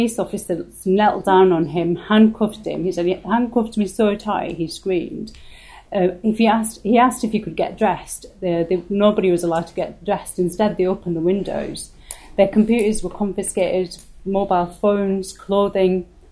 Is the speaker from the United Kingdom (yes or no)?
yes; United Kingdom; I was born here. I have a British passport. I always consider myself as British. Yes, I have Pakistani heritage.